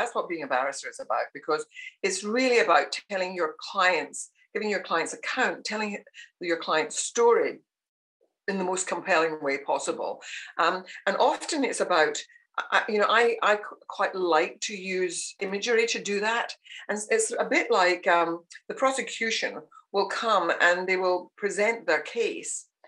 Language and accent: English; Scotland, United Kingdom; accent: Scottish; And I've never, ever tried to lose my Scottish accent.